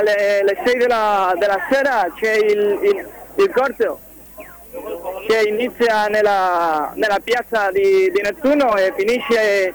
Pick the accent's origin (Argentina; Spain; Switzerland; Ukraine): Spain; Seville, Andalusia; Italian is a second language; now in Madrid, Spain; Sto abitando a Madrid, ma non sono da qui, sono di Siviglia, che è una città...